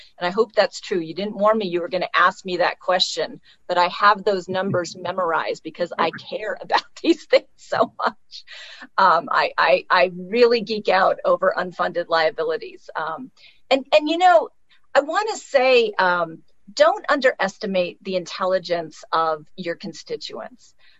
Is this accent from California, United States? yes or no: yes; Oakland, California, United States; what is in the long-term interest of Oakland, my hometown? Because I plan to die here. I plan for my children to be able to stay here and thrive here.